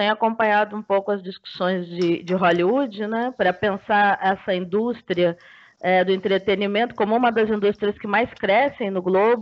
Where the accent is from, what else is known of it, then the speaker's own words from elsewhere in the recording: Porto Alegre, Rio Grande do Sul, Brazil; E eu, que sou de Porto Alegre e convivi 30 anos da minha vida com a RBS